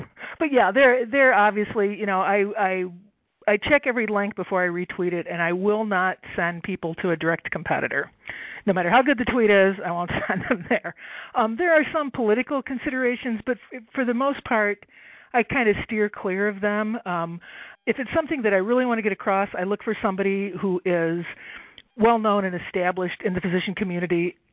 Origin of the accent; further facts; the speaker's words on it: Chicago, Illinois, United States; I've been a lifelong resident of Illinois. I've been in Chicago for most of my life.